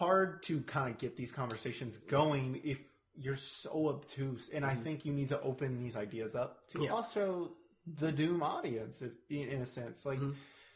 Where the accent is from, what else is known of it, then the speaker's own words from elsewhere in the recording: Buffalo, New York, United States; It's my hometown. Like, it's my hometown. They're going to Buffalo.